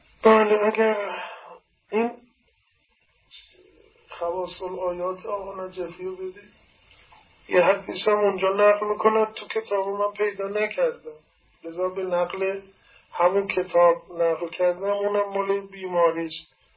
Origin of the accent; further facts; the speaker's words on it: Iran; گفتم من ایرانیم و اینجا قریبم